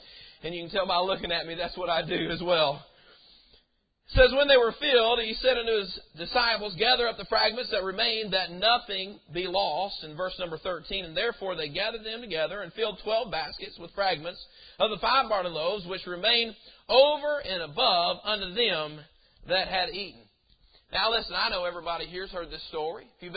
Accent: the South, United States; And I'm from the South. I'm Southern born and Southern bred. And when I die, I'll be Southern dead.

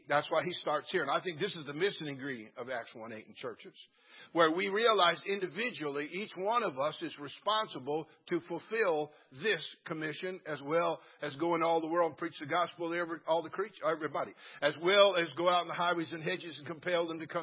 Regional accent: California, United States; I'm born and raised in California, and I hate all the California teams.

